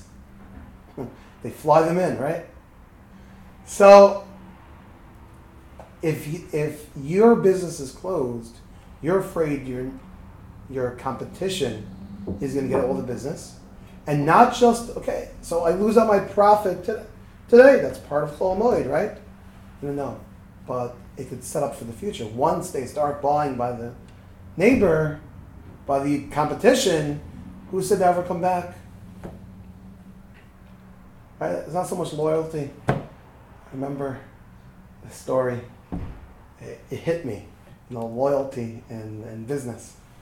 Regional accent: New York, United States; So I remember thinking to myself, you know, I grew up in New York.

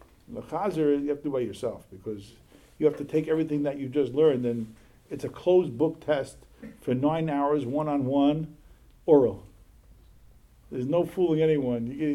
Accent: United States; We grew up in America.

